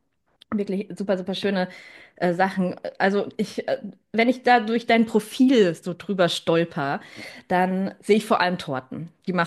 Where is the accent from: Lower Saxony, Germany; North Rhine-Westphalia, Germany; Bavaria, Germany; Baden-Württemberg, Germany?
Lower Saxony, Germany; Braunschweig; Ich komme aus Braunschweig übrigens